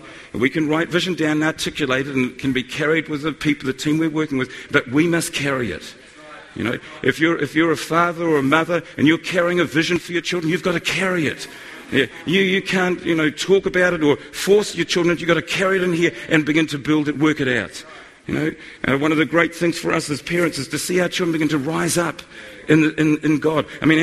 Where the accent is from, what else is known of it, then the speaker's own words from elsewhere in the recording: Auckland, New Zealand; We come from the North Shore of Auckland City, which is a fantastic place to live.